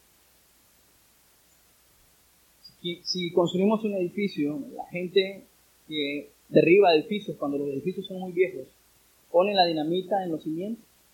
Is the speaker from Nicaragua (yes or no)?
yes; Nicaragua; Anhelo, Señor, eso ver en mi nación, Señor, en mi país, Nicaragua, Señor, que la gente regrese a las escrituras.